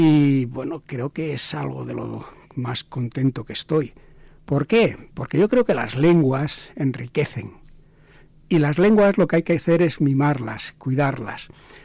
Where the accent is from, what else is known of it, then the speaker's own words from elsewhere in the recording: Andalusia, Spain; soy andaluz de origen, castellano hablante, y con 18 años decido que, bueno, que, ¿por qué no hablar una lengua, de una comunidad, de una población que me ha acogido